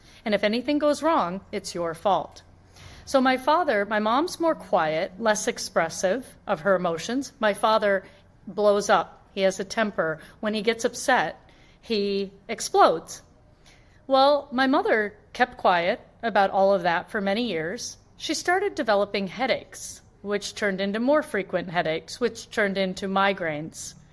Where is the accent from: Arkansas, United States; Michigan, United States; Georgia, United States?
Michigan, United States; Flint; So I grew up in Flint, Michigan, and I overheard my father saying he wanted a son who was an engineer.